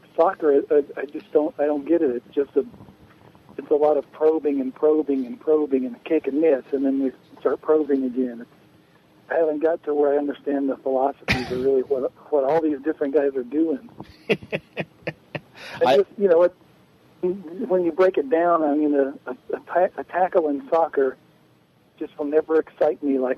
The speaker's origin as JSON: {"language": "English", "region": "Alabama", "country": "United States", "tie": "born or raised there", "said": "I mean, I grew up in Alabama, so Alabama-Auburn is one of the biggest sports rivalries you have in the country."}